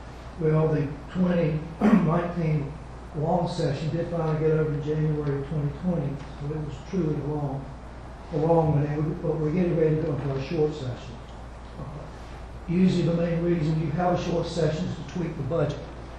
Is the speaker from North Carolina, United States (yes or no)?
yes; Wilmington, North Carolina, United States; Carolina Beach and Terry Beach are very special to me. I grew up in Wilmington, and I've really enjoyed representing you